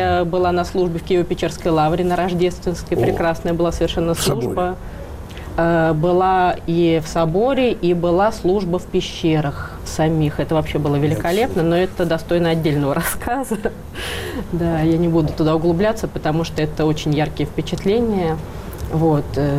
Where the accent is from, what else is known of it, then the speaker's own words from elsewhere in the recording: Moscow, Russia; я на каждом углу честно говорила, что я из России, из Москвы.